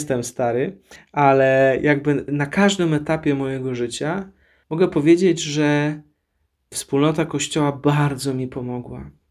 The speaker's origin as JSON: {"language": "Polish", "town": "Węglewice", "region": "Łódź Voivodeship", "country": "Poland", "tie": "born or raised there", "also_born_or_lived": "Wieruszów", "said": "I ja urodziłem się w Wieruszowie, ale wychowałem się, dzieciństwo spędziłem w takiej ładnej miejscowości Węglewice. To jest też właśnie dekanat wieruszowski."}